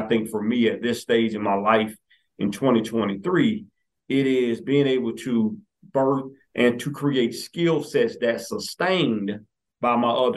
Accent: Augusta, Georgia, United States; But, you know, my backstory for the most part, born and bred in Augusta, Georgia.

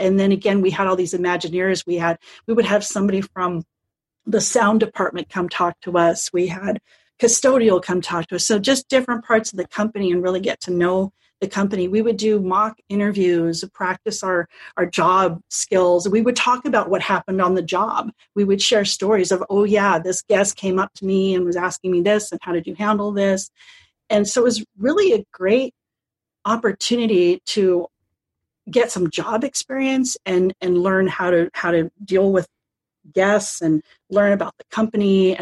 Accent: Anaheim, California, United States; So living and growing up in Anaheim, working at Disney was kind of a rite of passage, really.

